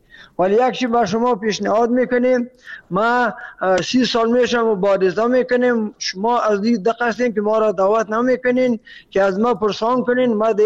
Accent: Afghanistan; اگر ما خودم پورا افغان هستم

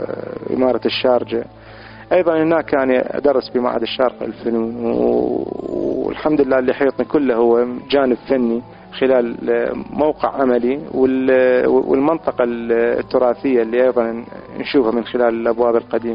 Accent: Iraq; now in United Arab Emirates; من خلال تنقلاتي من بلد إلى بلد، خاصة بعض الظروف اللي صارت وراء 2003 اللي صارت وانتقلنا من العراق إلى الإمارات

